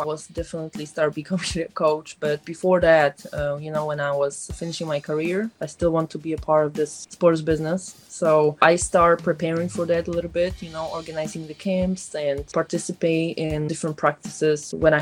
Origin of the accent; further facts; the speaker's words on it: Poland; English is a second language; now in United States; when I came to from Poland to USA, I was really, really skinny.